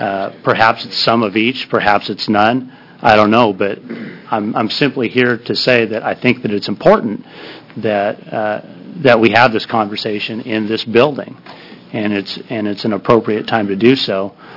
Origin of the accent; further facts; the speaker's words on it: Bandon, Oregon, United States; But I came to this tradition as a child growing up in Bandon.